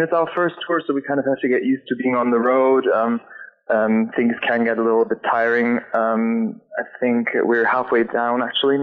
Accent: Germany; now in Liverpool, United Kingdom; I'm originally from Germany, so for me to be in a, live and work in a city where there's just music coming out of every single venue and cafe is just amazing.

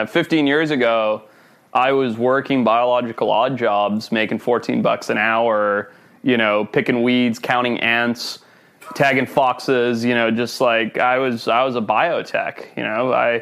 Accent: Zimbabwe; I grew up in Zimbabwe, in the bush in southern Africa, and my family owned safari businesses.

